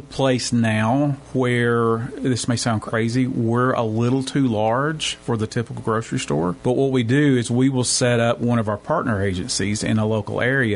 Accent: Cookeville, Tennessee, United States; a lot of times that makes people of my hometown of Cookeville shy away from us a little

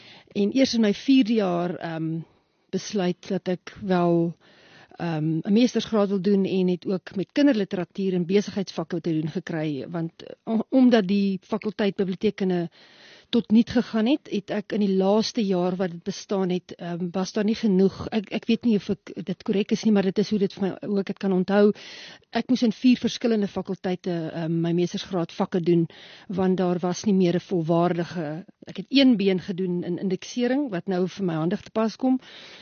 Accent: Namibia; now in South Africa; eintlik meer 'n woestynkind. Ek hou baie van die bos en die woestyn, maar die woestyn lê my baie na in die hart. As gevolg van die feit dat ek eintlik maar groot geword het in Suidwes. Ja, so ons is nou baie jare in die Republiek.

